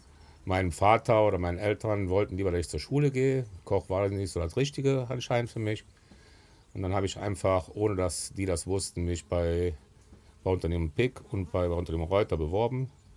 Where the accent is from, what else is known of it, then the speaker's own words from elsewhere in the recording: Weflinghofen, Germany; Selbstverständlich in Weflinghofen, im Krankenhaus in Weflinghofen, wie es sich gehört.